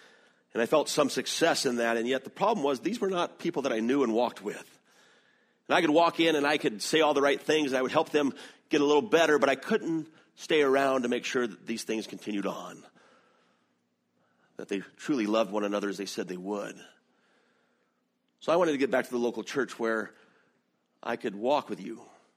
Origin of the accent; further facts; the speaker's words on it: the South, United States; accent: Southern; Literally, I was raised Southern Baptist in the South. We all had the same Southern accent.